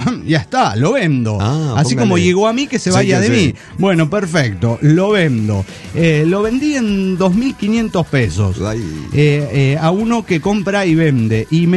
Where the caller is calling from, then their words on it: Costa Rica; Hola, ¿cómo están? … de Costa Rica.